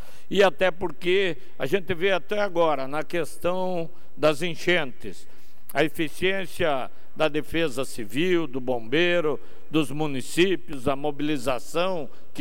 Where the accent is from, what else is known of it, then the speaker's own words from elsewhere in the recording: Canoinhas, Santa Catarina, Brazil; born there; vizinho à nossa Canoinhas, onde eu nasci